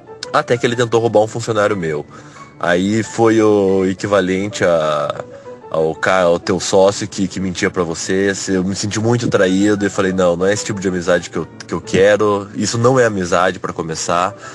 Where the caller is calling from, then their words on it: Curitiba, Paraná, Brazil; sou de Curitiba.